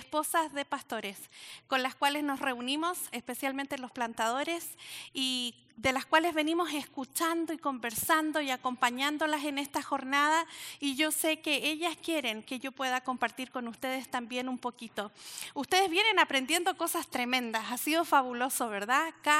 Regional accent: Chile; yo soy chilena, a morir.

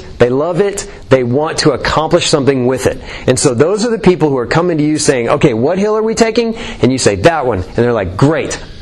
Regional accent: Colorado, United States; now in Houston, United States; So I grew up in Colorado. Hiking is just a thing that we did.

